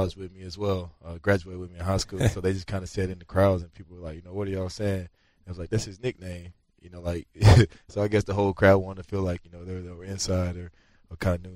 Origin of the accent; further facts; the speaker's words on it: Clemson, South Carolina, United States; Yeah, I'm from Clemson. My address says Central, but I'm from Clemson.